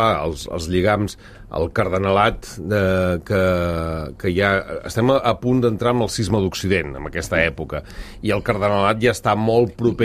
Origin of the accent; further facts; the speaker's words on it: Catalonia, Spain; ens toca a nosaltres com a catalans pel passat